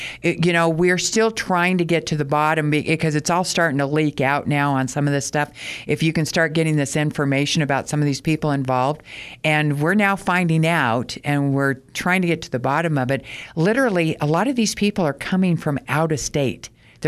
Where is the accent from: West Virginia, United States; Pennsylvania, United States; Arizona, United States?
Arizona, United States; Prescott; To my knowledge, and I grew up in Prescott.